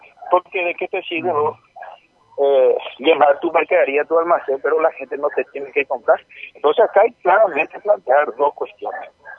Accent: Paraguay; Yo, como paraguayo, en ese sentido, hago un llamado de conciencia a todos los compatriotas

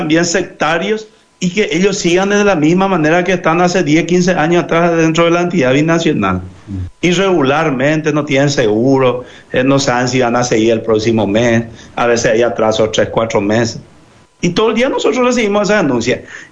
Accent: Paraguay; Si finalmente todos somos paraguayos

